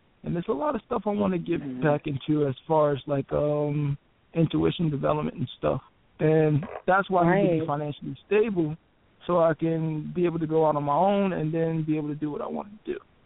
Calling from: Virginia, United States; I'm calling from Virginia.

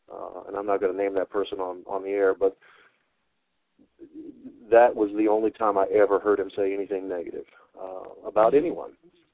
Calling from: Illinois, United States; I'm calling from Illinois.

